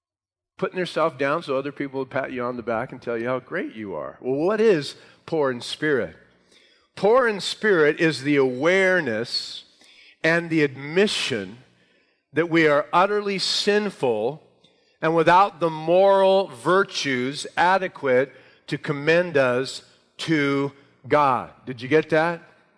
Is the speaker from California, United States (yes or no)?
yes; San Bernardino, California, United States; I grew up in San Bernardino my whole life, which at this time, there's some real bad areas in that town. And I grew up in an area of San Bernardino that's really poverty-stricken and really bad.